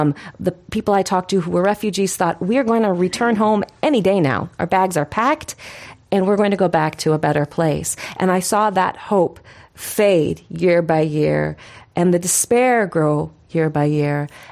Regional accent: United States; but never felt threatened or in any way really criticized as an American.

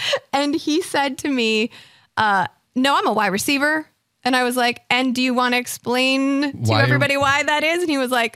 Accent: Midwest, United States; Because we're both from the Midwest.

